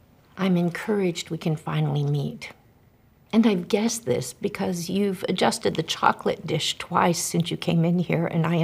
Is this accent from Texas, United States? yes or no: yes; Texas, United States; I'm from Texas, and we always like to bust each other in Texas, you know?